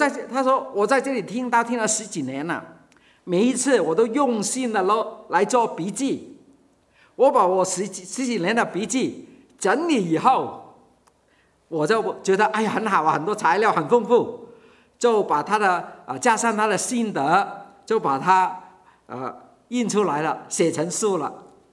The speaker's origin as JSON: {"language": "Chinese", "country": "Hong Kong", "said": "那是二十多年前了，我在香港，我是香港人啊，我在香港牧会的时候"}